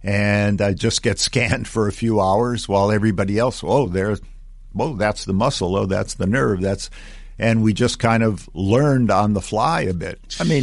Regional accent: Chicago, Illinois, United States; Well, I grew up in Chicago, and my dad was an immigrant.

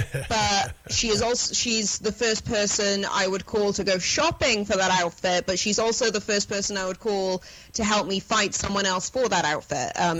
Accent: United Kingdom; Oh my God! Okay, well, like, I'm British, dude.

